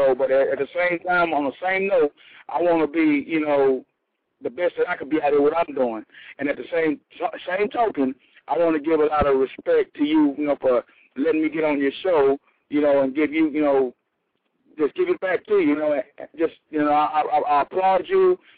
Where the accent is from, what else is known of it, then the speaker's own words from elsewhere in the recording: Houston, Texas, United States; I am in Corpus Christi, Texas. I'm from Houston, Texas, the king of R&B, baby.